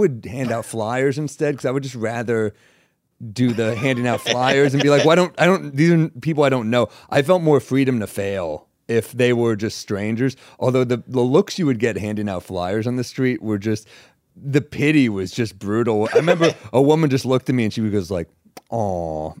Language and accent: English; New York, United States; I grew up in New York. So it's weird. The thing about growing up there and starting there is that people see you when you suck.